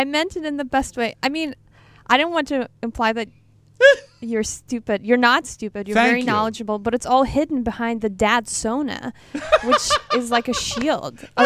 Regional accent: Russia; because I'm actually from Russia.

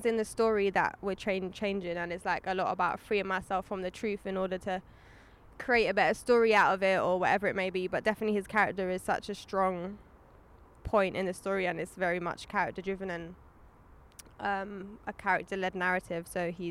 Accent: London, United Kingdom; I grew up in London.

